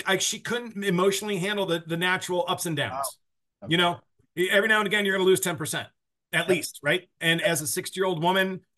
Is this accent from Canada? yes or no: no; Midwest, United States; I hail from the Midwest.